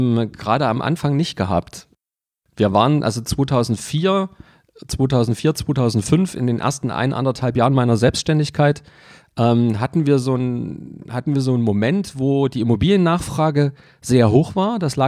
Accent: Leipzig, Saxony, Germany; born there; ich bin 42 Jahre alt, gebürtiger Leipziger, im Finanzdienstleistungsbereich, seit ich 19 bin.

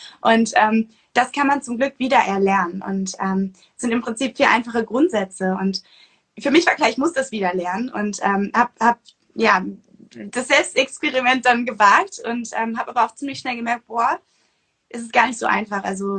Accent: North Sea coast, Germany; Und ich bin an der Nordsee groß geworden

